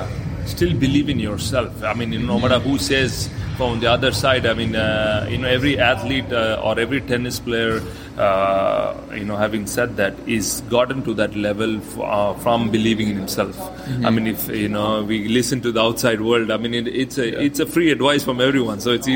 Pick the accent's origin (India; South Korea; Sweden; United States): India; Bangalore, Karnataka; I mean, I come from Bangalore, which is altitude.